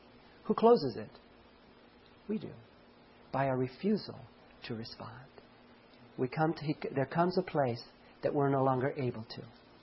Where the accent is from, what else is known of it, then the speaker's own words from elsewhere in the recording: Los Angeles, California, United States; I grew up in Los Angeles. There's a lot of the world there.